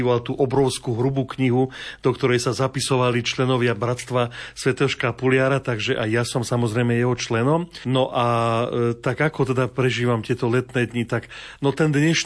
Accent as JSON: {"language": "Slovak", "town": "Nitrianske Pravno", "region": "Trenčín Region", "country": "Slovakia", "said": "Pochádzam z farnosti Nitrianske Právno"}